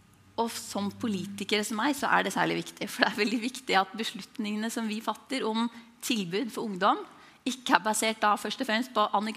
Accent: Moelv, Innlandet, Norway; now in Oslo, Norway; Jeg vokste opp i Moelv i gamle Hedmark fylke.

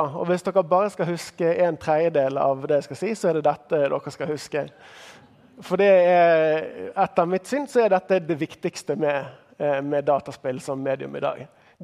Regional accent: Bergen, Vestland, Norway; Ja, nei, jeg kommer fra Bergen. Får lov til å komme hele veien fra Bergen

